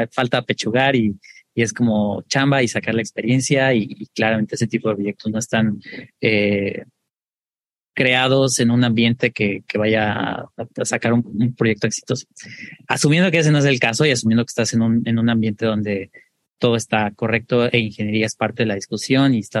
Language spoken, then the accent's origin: Spanish; Mexico City, Mexico; now in San Francisco, United States; vivo, soy de Ciudad de México, pero vivo en San Francisco